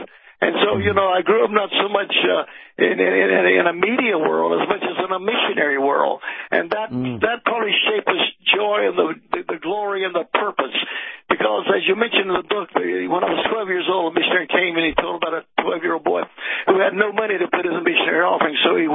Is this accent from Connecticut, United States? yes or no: no; Pensacola, Florida, United States; Well, I'm a preacher's kid. And, of course, you know, I grew up in Pensacola, Florida. My dad pastored all over the South.